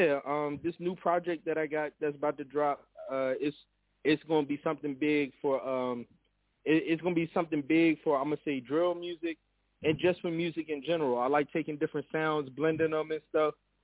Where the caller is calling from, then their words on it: Las Vegas, Nevada, United States; I'm calling in from Vegas.